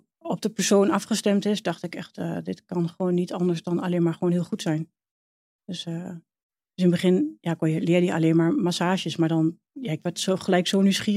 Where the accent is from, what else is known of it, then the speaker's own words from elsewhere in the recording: Hengelo, Overijssel, Netherlands; Ik kom uit Hengelo, hè? Super nuchter.